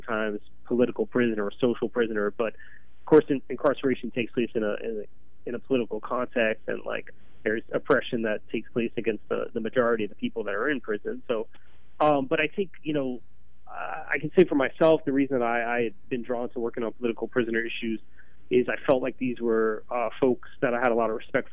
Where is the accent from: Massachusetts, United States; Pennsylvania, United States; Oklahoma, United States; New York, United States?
New York, United States; New York City; also born or lived in Northwest; I'm a New Yorker. Born and raised out here in Queens. I used to live in the Northwest.